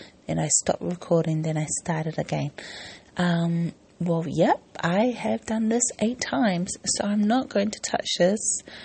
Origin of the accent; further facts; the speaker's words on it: New Zealand; I'm from New Zealand